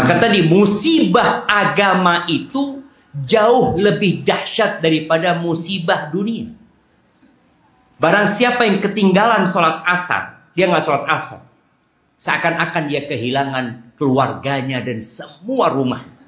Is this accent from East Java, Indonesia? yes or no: yes; Jember, East Java, Indonesia; Saya dari Jember. Saya dosen di STDI.